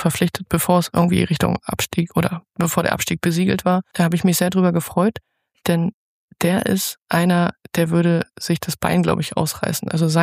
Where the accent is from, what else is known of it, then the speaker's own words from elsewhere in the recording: Lower Saxony, Germany; das tut mir auch zusätzlich als Niedersächsin weh, es gibt keinen niedersächsischen Erstligisten mehr bei den Männern